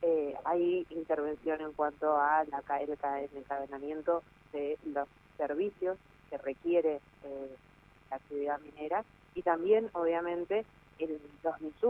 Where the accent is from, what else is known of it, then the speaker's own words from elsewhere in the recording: Mendoza, Argentina; nosotros como argentinos y como mendocinos especialmente